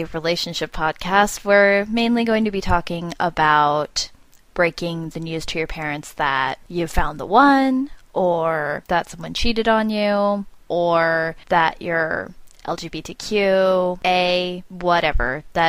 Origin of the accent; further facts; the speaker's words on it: United States; And for me personally, I'm Korean American. My parents, they're both immigrants.